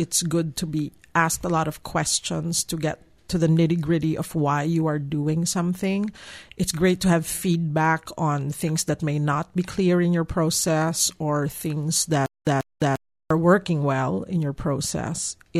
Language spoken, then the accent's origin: English; Philippines; moved away; I came from the Philippines coming here, yes.